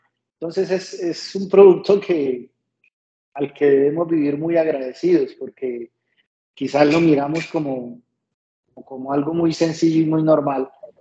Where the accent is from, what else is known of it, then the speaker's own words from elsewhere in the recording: Santander, Colombia; soy el único santandereano que no vive de la yuca, sino de la papa. Pero el sector donde nacieron mis papás, que son campesinos, yo soy hijo de padres de origen campesino